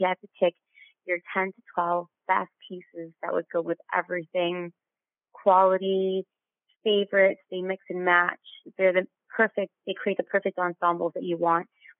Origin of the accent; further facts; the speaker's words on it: Los Angeles, California, United States; I'm from Los Angeles, and I don't even have a storage unit anymore. So technically, my home base is Los Angeles, but I'm never there.